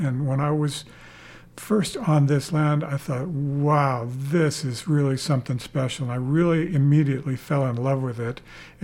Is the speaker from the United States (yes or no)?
yes; Ames, Iowa, United States; I have to go back to my childhood when I grew up in Ames.